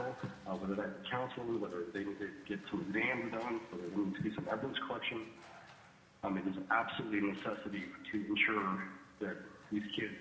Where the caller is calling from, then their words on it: Fairbanks, Alaska, United States; I'm calling from Fairbanks, and Stevie's Place is our local CAC